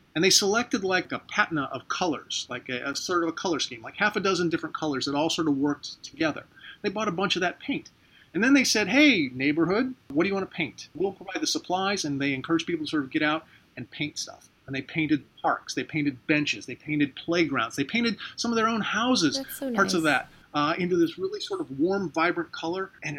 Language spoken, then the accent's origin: English; St. Petersburg, Florida, United States; Of course, I love my hometown. I live in St. Petersburg, Florida. It's a beautiful city.